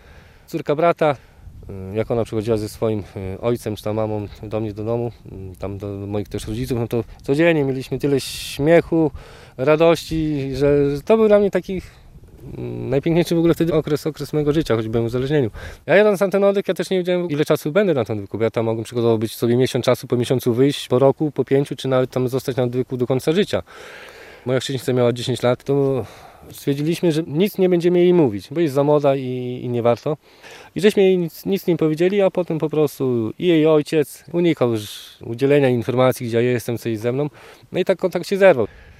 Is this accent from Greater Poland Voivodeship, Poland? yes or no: no; Wałcz, West Pomeranian Voivodeship, Poland; Ja pochodzę z województwa zachodniopomorskiego, z miejscowości Wałcz. Ja byłem wychowany na blokach. No i tak przez całe życie, co nie? Mieszkałem na tych blokach jako bloker.